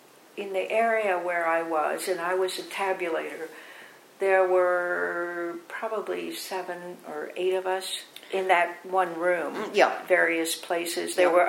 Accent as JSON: {"language": "English", "region": "Kansas", "country": "United States", "said": "Well, when I lived, I came from Kansas."}